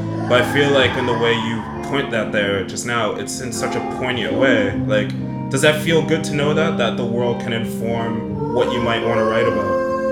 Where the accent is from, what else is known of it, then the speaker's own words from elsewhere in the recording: United States; With being an American and going there and learning about the history